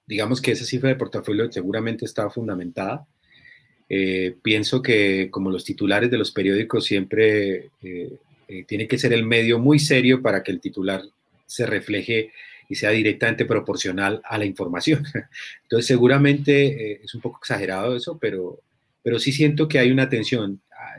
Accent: Colombia; also born or lived in Spain / Mexico; yo, como muchos colombianos, tuvieron una educación afectiva y amorosa, tal vez, no todos, pero yo he vivido en España, he vivido en México

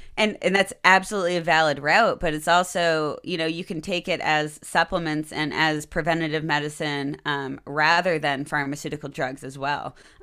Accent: Maine, United States; When I was young, growing up in Maine, I would grab plants and fungi and extract them

